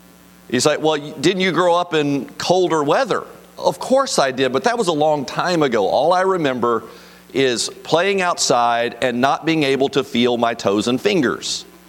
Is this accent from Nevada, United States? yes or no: no; Indiana, United States; Now, I must tell you that growing up in Indiana and being a Kentucky fan is a very painful experience.